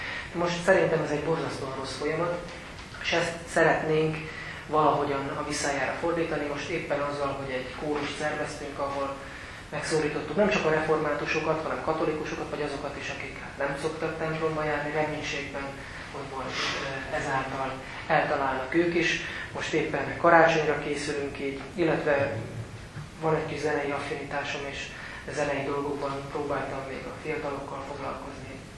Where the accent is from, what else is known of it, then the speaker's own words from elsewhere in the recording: Makó, Csongrád-Csanád, Hungary; de egyébként dél-alföldi származású vagyok, Makóról származom